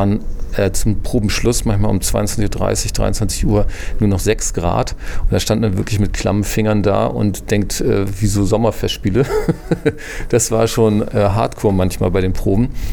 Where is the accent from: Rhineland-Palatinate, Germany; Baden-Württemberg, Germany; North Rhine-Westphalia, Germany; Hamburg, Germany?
Hamburg, Germany; also selbst ich als Hamburger habe es verstanden